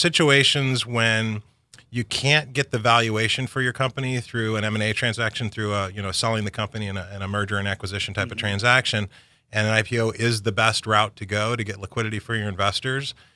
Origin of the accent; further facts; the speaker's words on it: St. Louis, Missouri, United States; now in San Diego, United States; Well, I mean, I grew up in St. Louis, as we talked about, before the show.